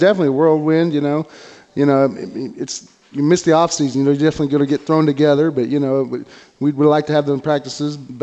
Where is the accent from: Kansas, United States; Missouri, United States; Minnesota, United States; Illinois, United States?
Kansas, United States; Wichita; born there; And I was born in Wichita, and I had family come up yesterday from Hayes.